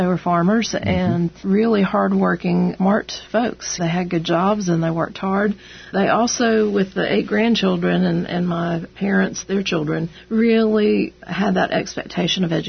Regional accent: Hendersonville, North Carolina, United States; going to Appalachian and growing up in Hendersonville, that the mountains create their own weather, you know.

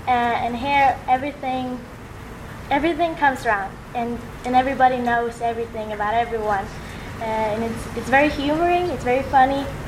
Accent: Norway; English is a second language; I'm 17. I'm from Norway. I'm an exchange

